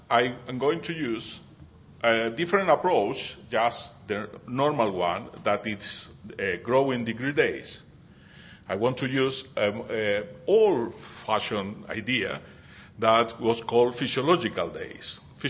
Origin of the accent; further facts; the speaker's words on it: Chile; English is a second language; now in United States; I am from Chile.